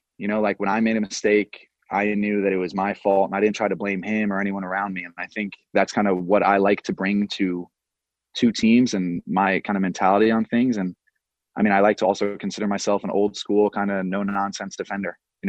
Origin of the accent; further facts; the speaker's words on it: Long Island, New York, United States; You know, I think growing up in Long Island playing soccer, it's not everyone I think in Long Island kind of does play soccer at some point in their life.